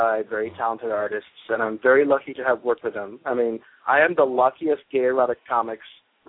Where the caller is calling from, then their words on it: Chicago, Illinois, United States; Yeah, I'm live from Chicago, and a few blocks away from Andersonville, the Gayborhood.